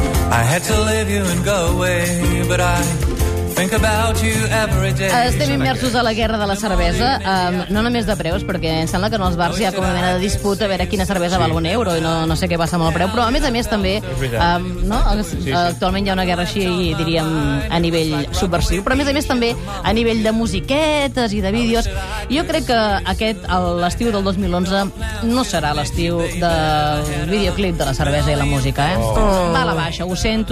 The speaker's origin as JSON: {"language": "Catalan", "region": "Catalonia", "country": "Spain", "said": "Així som els catalans."}